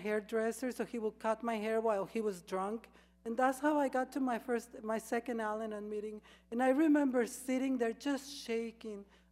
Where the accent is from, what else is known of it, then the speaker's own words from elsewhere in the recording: Mexico; English is a second language; I'm from Mexico, I can't speak English.